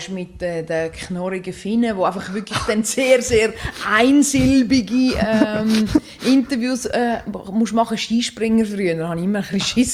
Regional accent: Switzerland; Dann heisst es auch bei uns in der Schweiz so, nein, kannst du nicht einen anderen nehmen, weißt du, der ist schon gewesen.

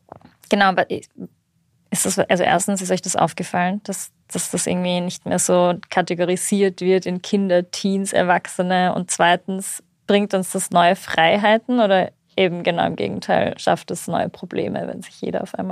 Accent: Salzburg, Austria; in Salzburg, ich bin in Salzburg aufgewachsen

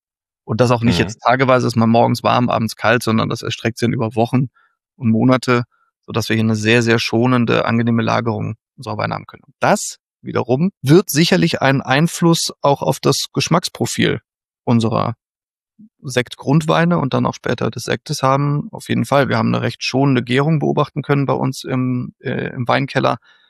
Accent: Rhineland, Germany; now in Freiburg, Germany; Ich stamme aus dem Rheinland, da ist das Ganze wirklich eine Industrieschifffahrtsstraße.

